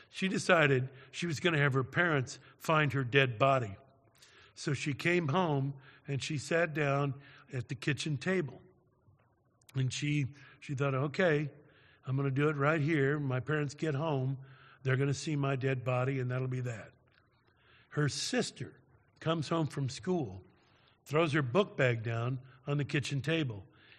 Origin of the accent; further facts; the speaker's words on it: Carmel, Indiana, United States; I'm from Indianapolis, Carmel, but that's Indianapolis, all right?